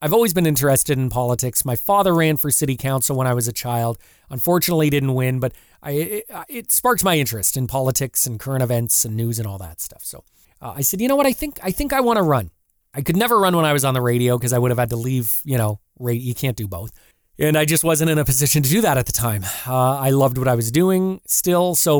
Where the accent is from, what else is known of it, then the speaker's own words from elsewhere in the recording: Windsor, Ontario, Canada; So born and raised in Windsor. Lived here pretty much my entire life